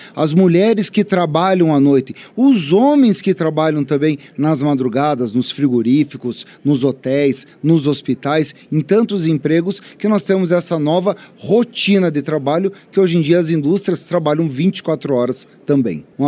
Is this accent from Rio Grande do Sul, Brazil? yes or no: no; Paraná, Brazil; principalmente para mim que sou do Paraná. A minha região oeste, como norte do Paraná